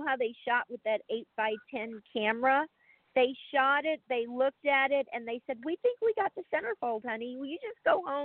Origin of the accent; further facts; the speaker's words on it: Louisiana, United States; also born or lived in Chicago; because I'm from Louisiana, I never could, this is why I left Chicago. I love Chicago, but I could never get used to the winters there.